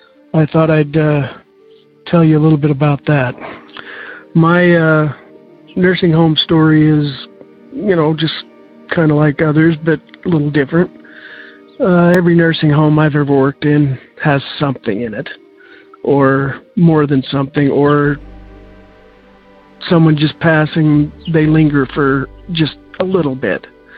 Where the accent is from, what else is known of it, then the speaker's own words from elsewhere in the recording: Idaho, United States; I'm from Idaho.